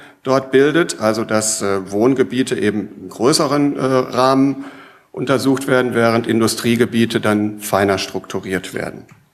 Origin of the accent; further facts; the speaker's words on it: Bielefeld, North Rhine-Westphalia, Germany; ein paar Worte über meine Heimatstadt Bielefeld, ganz in der Nähe von der Stelle